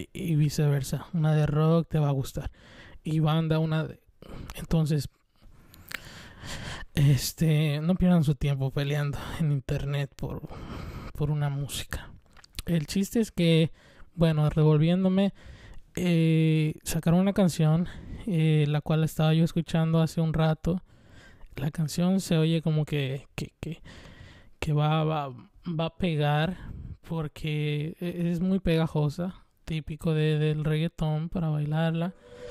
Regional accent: Veracruz, Mexico; soy mexicano, soy de Veracruz, entonces en Veracruz la salsa es como el pan de cada día.

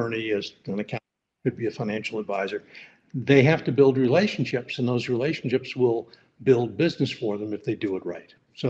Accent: Connecticut, United States; And my mom, now we grew up in Connecticut. So there were a lot of old New England houses that were bigger than average.

